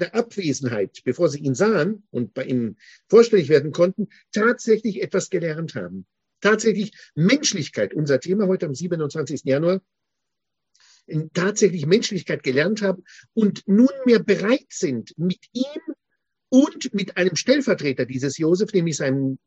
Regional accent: Jerusalem, Israel; Ich bin Theologe in Jerusalem aufgewachsen, weltweit studiert

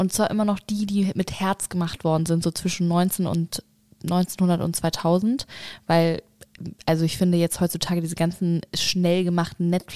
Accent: Spain; Hart auf hart würde ich natürlich als Spanierin Strandurlaub sagen.

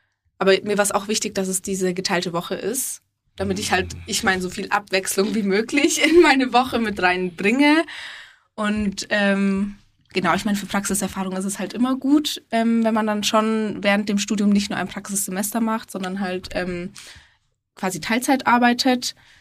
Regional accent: Bavaria, Germany; Ich bin jetzt 24 Jahre alt. Ich komme eigentlich aus Bayern

